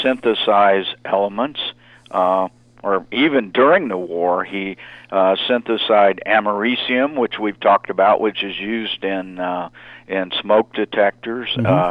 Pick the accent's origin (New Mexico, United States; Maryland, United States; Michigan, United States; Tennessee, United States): New Mexico, United States; And 2 years later, in my home state of New Mexico